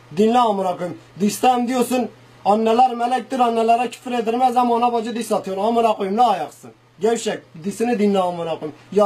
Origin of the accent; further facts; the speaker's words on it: Siverek, Şanlıurfa, Turkey; Artı ben Urfalı değilim moruk. Ben Siverekliyim. Zazayım.